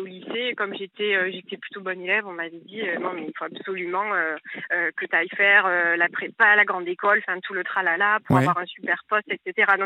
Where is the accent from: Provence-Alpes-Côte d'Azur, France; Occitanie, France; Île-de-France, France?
Provence-Alpes-Côte d'Azur, France; Marseille; now in Paris region, France; j'ai 28 ans. Alors là, je vous appelle de Marseille. Ah. Je vis actuellement en région parisienne, mais je suis marseillaise d'origine.